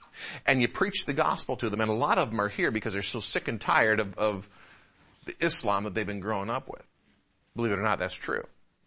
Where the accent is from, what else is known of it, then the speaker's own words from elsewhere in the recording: Detroit, Michigan, United States; I grew up in the Metro Detroit area